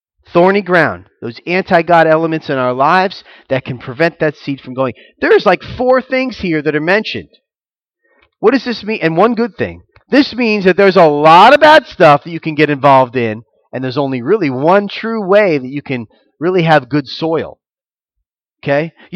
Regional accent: Florida, United States; Maybe it's because I'm from Florida and I would like not survive 2 days in Alaska.

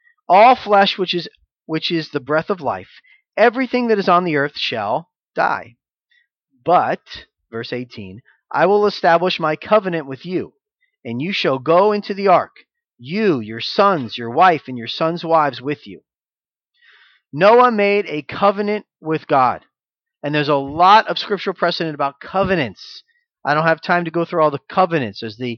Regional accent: Florida, United States; now in Savannah, United States; You know, I'm from Florida. It's a lot warmer in Florida than it was here this week, right?

